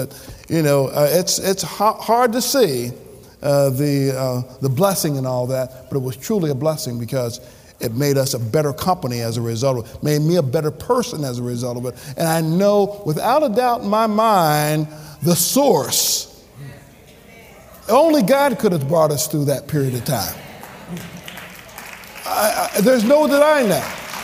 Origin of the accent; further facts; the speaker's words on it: Clinton, Missouri, United States; Growing up in Clinton, Missouri, and growing in a kind of that segregated environment that we're talking about, and being integrated into the school system and so forth, people weren't that nice.